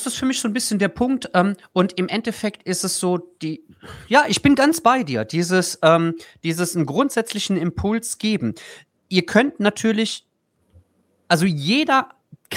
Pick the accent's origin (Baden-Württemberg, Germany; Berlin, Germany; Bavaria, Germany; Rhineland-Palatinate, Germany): Rhineland-Palatinate, Germany; Trier; Ich komme ja aus Trier und da war Wahlkampf